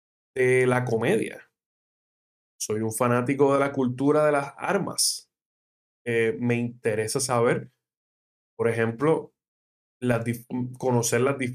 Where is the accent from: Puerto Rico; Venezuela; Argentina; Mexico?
Puerto Rico; En Puerto Rico hemos tenido innumerables campeones de boxeo.